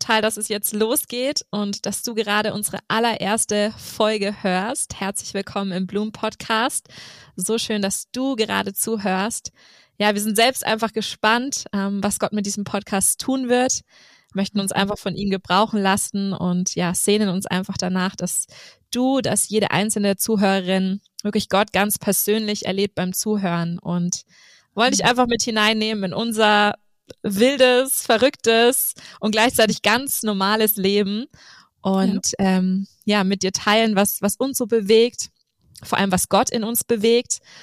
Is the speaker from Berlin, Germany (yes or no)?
no; Nuremberg, Bavaria, Germany; now in Stuttgart, Germany; verheiratet mit einem Schwaben. Das muss man dazu sagen, weil ich komme ja aus Nürnberg